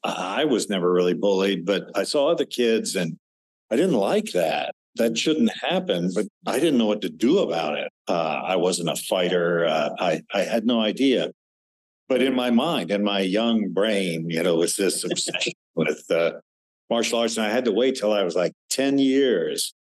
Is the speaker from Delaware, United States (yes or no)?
yes; Wilmington, Delaware, United States; when I was a small child, growing up in Wilmington, Delaware in the 1950s